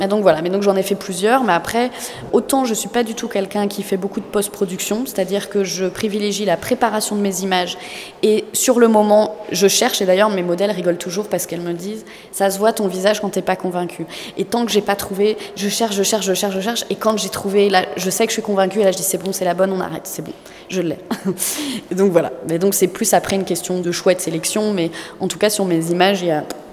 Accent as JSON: {"language": "French", "region": "Brittany", "country": "France", "said": "comme je suis bretonne, j'adore, pour moi, les plus belles lumières"}